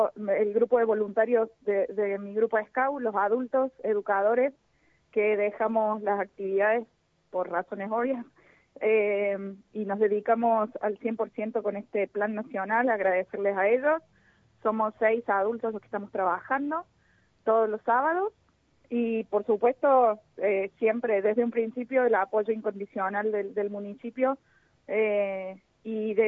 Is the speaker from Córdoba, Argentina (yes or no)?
yes; Jesús María, Córdoba, Argentina; No, soy de Jesús María